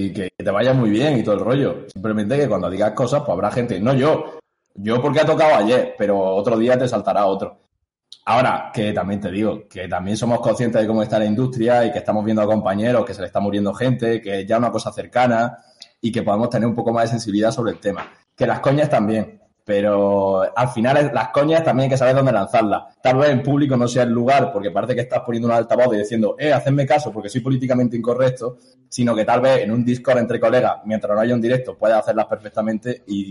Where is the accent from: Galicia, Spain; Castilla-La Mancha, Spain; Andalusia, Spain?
Andalusia, Spain; Jaén; que soy de Jaén.